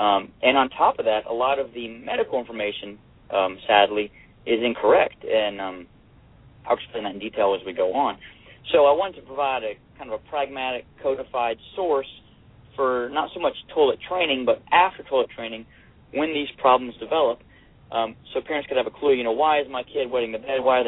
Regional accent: Winston-Salem, North Carolina, United States; born there; I was born in Winston-Salem, North Carolina. I'm the child of Greek immigrants, and went to Duke University undergrad

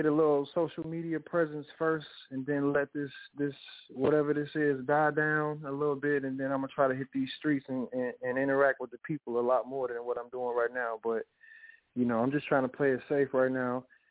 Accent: Chicago, Illinois, United States; now in Atlanta, United States; Well, I'm originally from Chicago. I reside in Atlanta right now. I just moved here probably about, I want to say maybe like 3-4 months ago.

